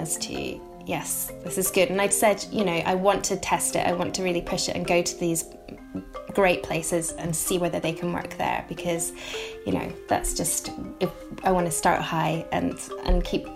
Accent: Scotland, United Kingdom; I'm Scottish and love whiskey

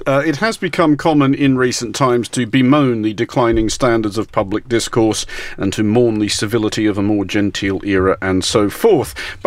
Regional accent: Australia; I come from Australia, where I think we're possibly slightly more forgiving than maybe a lot of places would be.

